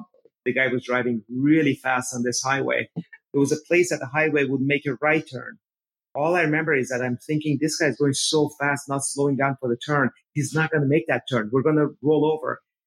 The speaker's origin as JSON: {"language": "English", "country": "Iran", "tie": "born or raised there", "second_language": "English", "said": "So I talk about growing up in Iran. Then I talk about becoming stateless."}